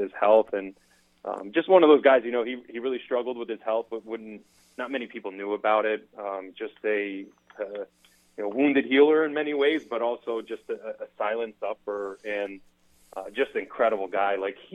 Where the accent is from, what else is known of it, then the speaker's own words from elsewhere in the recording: Kearny, New Jersey, United States; my twin brother, I have an identical twin, he and I we came later in life and were born and raised in Kearney.